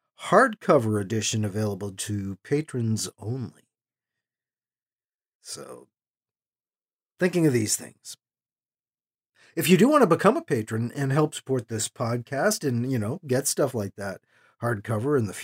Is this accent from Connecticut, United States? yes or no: no; Burlington, Vermont, United States; Still in Burlington, in my hometown, Burlington, Vermont.